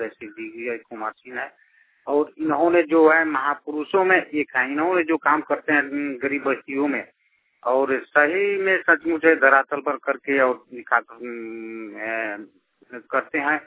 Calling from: Motihari, Bihar, India; ग्राम Parshurampur, post मोरापुर, थाना तुरगुलिया, जिला पूर्वी चंपारण, मोतिहारी। मैं … मोतिहारी से बोल रहा हूँ।

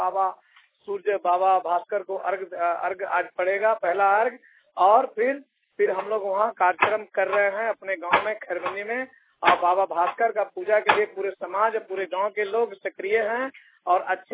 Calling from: Jharkhand, India; ग्राम खरवनी प्रखंड मछलिया जिला दुमका से बोल रहा हूँ।

